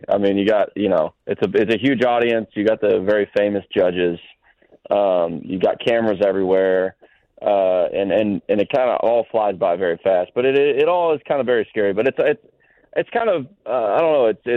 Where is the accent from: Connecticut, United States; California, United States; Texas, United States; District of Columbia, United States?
Texas, United States; Fort Worth; I mean, I grew up in Texas and kind of watched his career take off, and you know, I had the pleasure of watching him in some smaller clubs, you know, around Fort Worth growing up